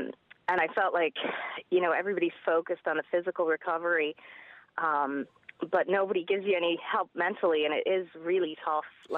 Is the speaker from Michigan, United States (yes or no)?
yes; Michigan, United States; also born or lived in Dublin, Ireland; No, I grew up there in Michigan, but I'm from Dublin.